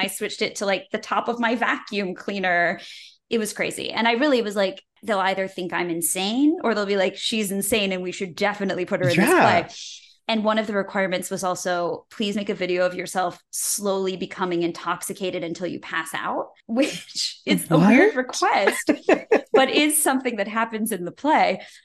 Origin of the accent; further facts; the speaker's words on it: West Bloomfield, Michigan, United States; I grew up in West Bloomfield, Michigan.